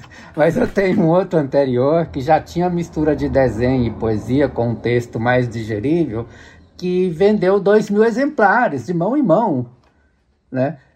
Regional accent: Estrela do Sul, Minas Gerais, Brazil; also born or lived in Brasília; eu saí da minha cidade, eu sou de uma pequena cidade do interior de Minas Gerais, né, chama Estrela do Sul, que tem lá uns 5 mil, 6 mil habitantes, contando zona rural e a cidade, etc. Quando eu saio de lá, eu vou para Brasília para tentar entrar na UNB.

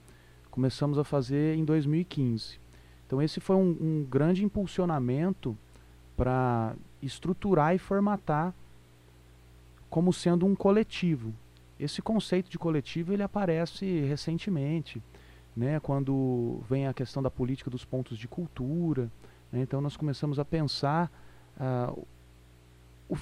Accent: Batatais, São Paulo, Brazil; Nós somos de Batatais, São Paulo, lá onde surgiu essa ideia.

